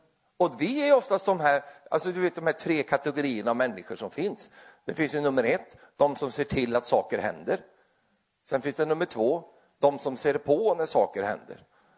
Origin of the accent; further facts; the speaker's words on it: Sweden; Det kanske inte du gör, men jag är ju svensk, jag får ju tycka om vad jag vill.